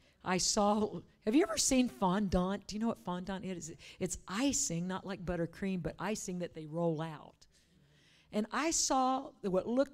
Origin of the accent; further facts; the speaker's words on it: Colorado, United States; I grew up in Colorado